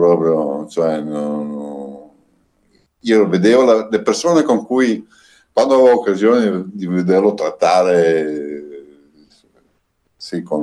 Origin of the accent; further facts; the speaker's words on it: Padua, Veneto, Italy; noi siamo di Padova.